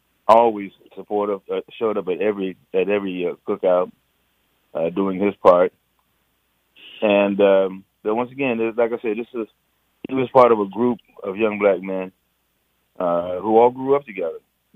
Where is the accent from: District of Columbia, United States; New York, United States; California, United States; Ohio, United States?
District of Columbia, United States; Washington; And Keith and I grew up together in the Sibley Terrace community. of Southeast.